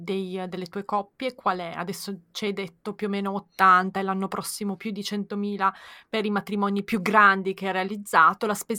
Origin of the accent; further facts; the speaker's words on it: Moldova; Italian is a second language; Fai conto che io sono moldava e le persone in Est Europa fanno regali molto generosi